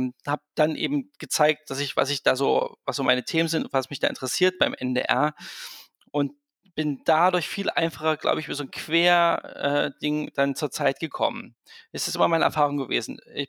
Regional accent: Thuringia, Germany; weil ich komme doch aus Thüringen

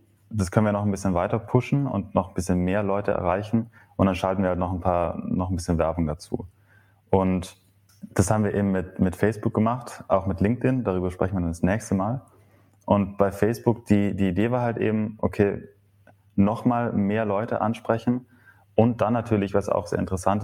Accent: Merano, Trentino-Alto Adige, Italy; now in Munich, Germany; also ich komme aus Meran, das ist dann doch ein bisschen kleiner. 40.000 Einwohner knapp.

